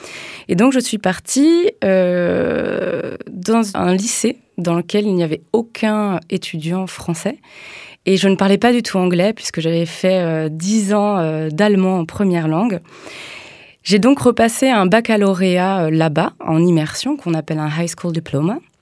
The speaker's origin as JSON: {"language": "French", "region": "Île-de-France", "country": "France", "said": "J'ai 34 ans aujourd'hui, je suis d'origine d'Île-de-France."}